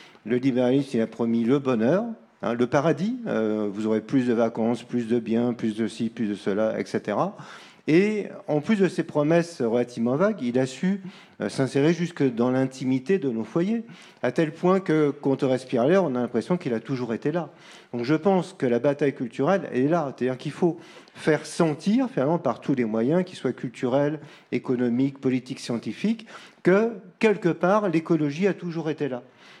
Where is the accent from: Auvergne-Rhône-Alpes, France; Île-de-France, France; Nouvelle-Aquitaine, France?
Île-de-France, France; Paris; Moi, je suis parisien d'origine, mais j'habite en campagne depuis au moins 20 ans